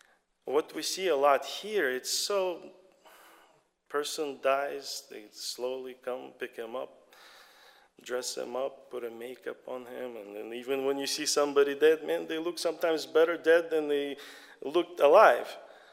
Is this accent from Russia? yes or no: yes; Russia; I remember growing up in Russia, I was 8, 9 years old, just like my kids.